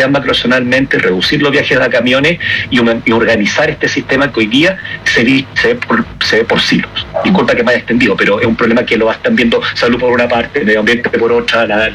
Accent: Iquique, Tarapacá, Chile; Igual que yo soy de Iquique, el comportamiento de la gente de Iquique es muy distinto al comportamiento de la gente que vive en Valdivia

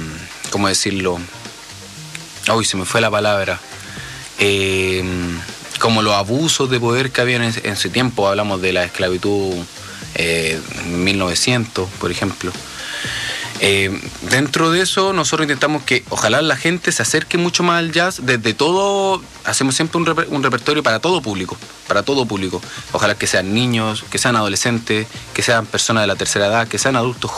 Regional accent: Conchalí, Santiago Metropolitan Region, Chile; Yo vengo de Conchalí, de una comuna, no digamos ultra pobre, pero tampoco digamos ultra rica tampoco, ¿cachai?

